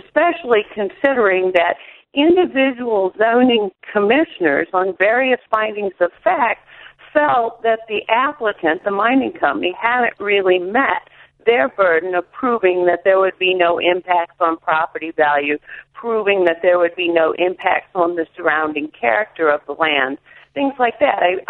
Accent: Illinois, United States; I'm from Peoria County.

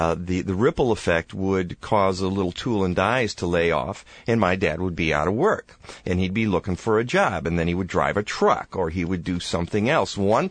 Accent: Detroit, Michigan, United States; And I remember, I grew up in the Detroit area, and my dad was a draftsman, and he would design parts.

